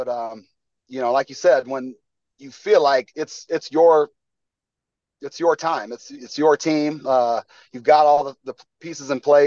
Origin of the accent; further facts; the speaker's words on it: Montana, United States; I'm from Montana.